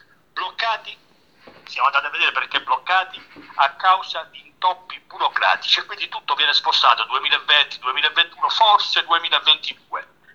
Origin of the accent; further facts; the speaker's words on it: Basilicata, Italy; io che sono lucano